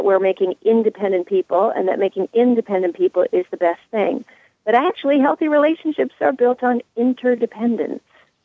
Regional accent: Canada; The same thing happens in the north. I'm Canadian.

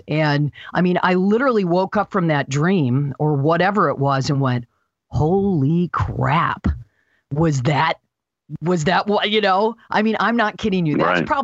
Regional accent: Michigan, United States; now in California, United States; I was raised in the Lutheran faith, good little Christian girl, went to church every Sunday. And my folks, I moved to California and I started exploring other ideas and ideologies and learning from various people, because my world expanded from just Michigan to a grander thing.

